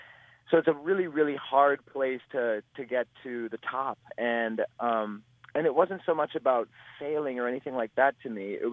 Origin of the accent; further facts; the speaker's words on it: Hermantown, Minnesota, United States; moved away as an adult; Well, I grew up here in Hermantown, and I left when I was 18 to go to the American Musical and Dramatic Academy in New York City.